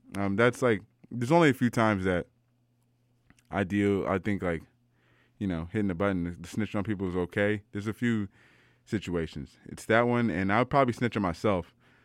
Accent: Maryland, United States; Because I grew up in Maryland.

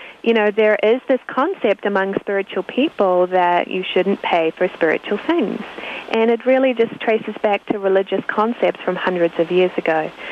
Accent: New Zealand; I grew up in New Zealand. And when I was 12 years old, my mother became fascinated with spiritual things.

